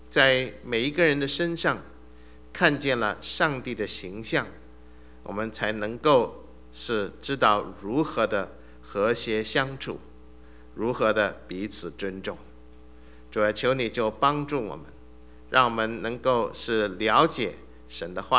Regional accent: China; 可见我对中国文化实在是很酷爱，也以作为一个中国人为荣

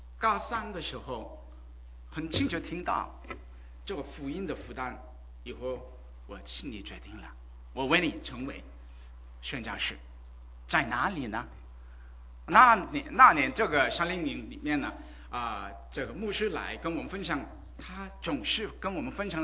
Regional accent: South Korea; Chinese is a second language; moved away as an adult; also born or lived in Beijing, China / United States; now in Los Angeles, United States; 其实我不算是中国人，但是我在北京生活了超过十年啊，还有两年之前回到洛杉矶，我是韩国出生的，还有在韩国生活了差不多20多年，以后移民到美国，啊，还有在美国生活了20多年。

